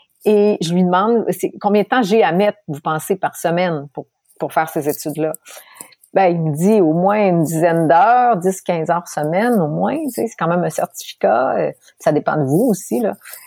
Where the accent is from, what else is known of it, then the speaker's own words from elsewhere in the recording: Quebec, Canada; accent: Quebec French; T'imagines, moi, mon accent québécois, c'était compliqué au début, là.